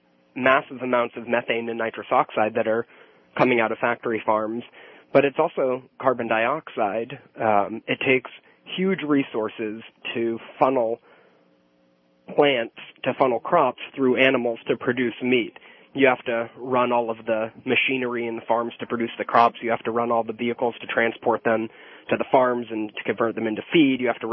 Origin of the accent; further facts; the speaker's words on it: New Hampshire, United States; I'm from New Hampshire, which is why I asked.